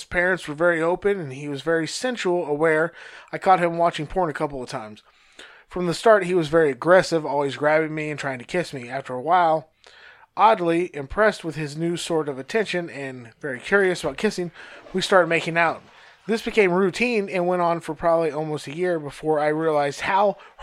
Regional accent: Indiana, United States; I'm like, dude, you come back to my hometown. You come to Indiana, I'll take you to a place where I'll show you how to spend $100.

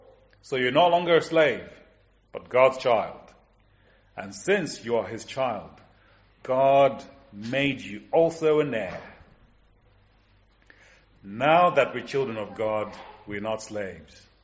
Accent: Zimbabwe; And I grew up in Zimbabwe in a denomination that reckoned you couldn't be an Anglican and be a child of God.

